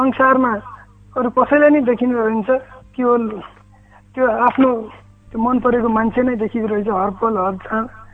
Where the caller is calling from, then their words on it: Darna, Sudurpashchim Province, Nepal; हजुर अछाम दर्ना।